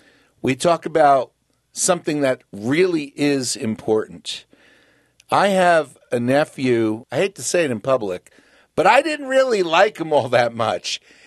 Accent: New Jersey, United States; now in Colorado, United States; our kids grew up a couple thousand miles away from you because we're from New Jersey, moved to Colorado.

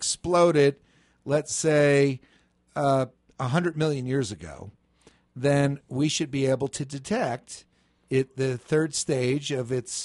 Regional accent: Prospect Park, New Jersey, United States; Well, when I grew up in Prospect Park, New Jersey, there was a remnant store my mother used to shop

